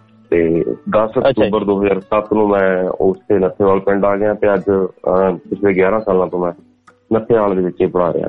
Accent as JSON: {"language": "Punjabi", "town": "Rurki", "region": "Punjab", "country": "India", "tie": "born there", "said": "ਜਿੱਦਾਂ ਕਾਗਜ਼ਾਂ ਦੇ ਵਿੱਚ ਆਪਾਂ ਕਰਦੇ ਹਾਂ 2 ਮਈ 1980 ਮੇਰਾ ਚੱਲਦਾ ਹੈਗਾ, ਤੇ ਜ਼ਿਲ੍ਹਾ ਜਲੰਧਰ ਦਾ ਬਹੁਤ ਹੀ ਖਾਸ ਪਿੰਡ ਹੈ ਰੁੜਕੀ, ਉੱਥੇ ਮੇਰਾ ਜਨਮ ਹੋਇਆ ਸੀਗਾ।"}